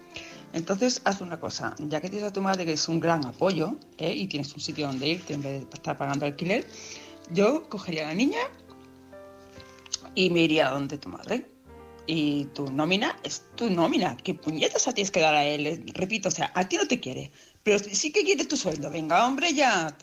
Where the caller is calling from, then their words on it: Palma de Mallorca, Balearic Islands, Spain; de Palma de Mallorca.